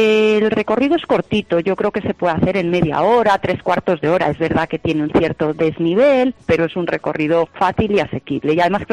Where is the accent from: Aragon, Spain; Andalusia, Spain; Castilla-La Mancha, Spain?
Castilla-La Mancha, Spain; Guadalajara; yo soy nacida en Guadalajara, criada allí. Circunstancialmente estoy trabajando en Madrid